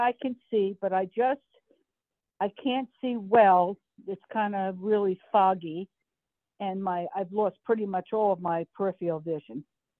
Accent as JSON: {"language": "English", "region": "New Jersey", "country": "United States", "moved": "as an adult", "lives_now": "Missouri, United States", "said": "I am here with him in Missouri because I am from New Jersey. I just moved to Missouri in 2020 after I lost my sight."}